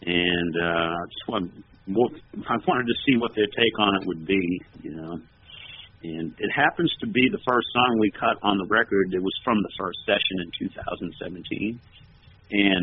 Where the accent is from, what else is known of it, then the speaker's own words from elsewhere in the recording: Boston, Massachusetts, United States; which is New England. I'm from the Boston area long ago.